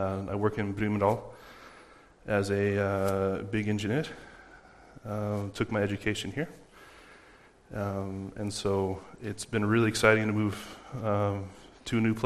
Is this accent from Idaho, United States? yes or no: yes; Boise, Idaho, United States; moved away as an adult; now in Norway; I am from Boise, Idaho, in the States. I am 36 years old. I've been living in Norway now for 7.5 years.